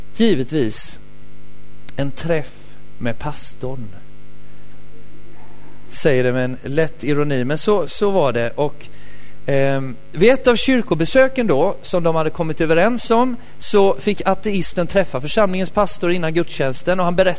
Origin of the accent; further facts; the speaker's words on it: Nässjö, Jönköping County, Sweden; accent: Småland; Men det är väl någon småländsk åkomma. Jag kommer från Nässjö från början och där talar man så.